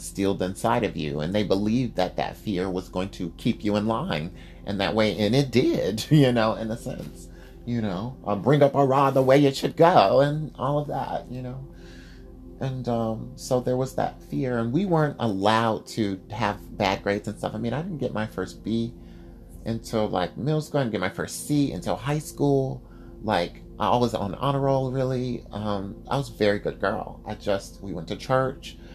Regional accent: Ohio, United States; also born or lived in Georgia; And then we moved to Georgia. And in Georgia, now I'm like, I'm from Ohio.

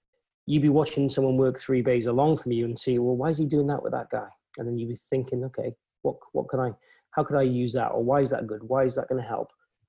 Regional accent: Wales, United Kingdom; because I'm a Welsh guy

